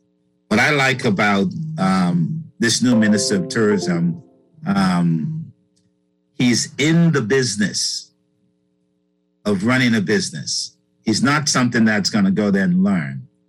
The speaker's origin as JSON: {"language": "English", "country": "Bahamas", "tie": "born or raised there", "said": "Growing up in the Bahamas, she didn't want me to work there because people that she knew were not in the executive positions"}